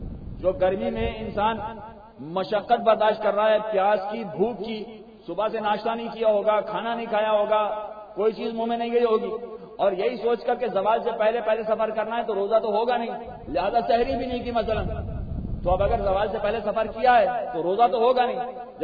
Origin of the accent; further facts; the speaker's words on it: Karachi, Sindh, Pakistan; born there; حالانکہ میری اپنی پیدائش کراچی کی ہے مگر میں خود نہیں جانتا کہ کراچی کتنا بڑا ہے